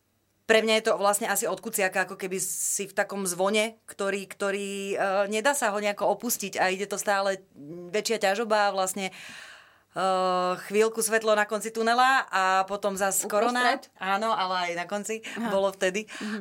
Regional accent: Nitra, Nitra Region, Slovakia; tak ja som z Nitry a poznám tam teda veľa príčetných ľudí

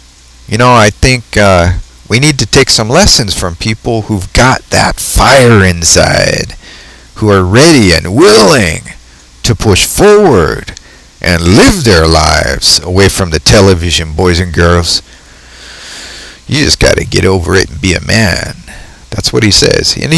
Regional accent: California, United States; I grew up in Cali, so we eat Cali Mexi food.

